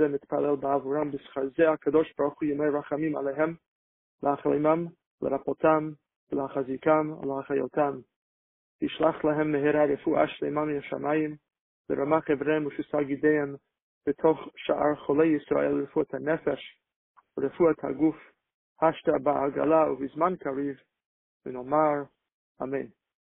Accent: New Jersey, United States; I grew up in New Jersey. Never heard of Randolph

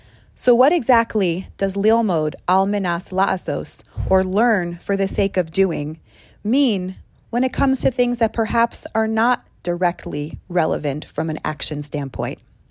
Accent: Los Angeles, California, United States; I'm from Los Angeles

